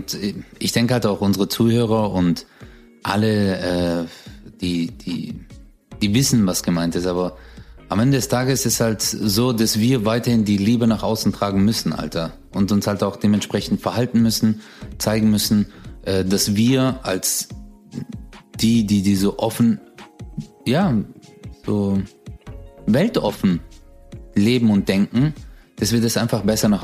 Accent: Hausen, Germany; Ich bin zum Beispiel in Hausen aufgewachsen, deswegen sage ich alle 5 Minuten Alter und Morok.

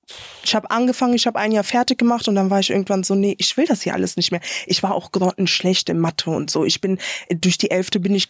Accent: Bavaria, Germany; now in Cologne, Germany; Also ich komme ja aus Bayern, dann mein Vergleich ist dann München

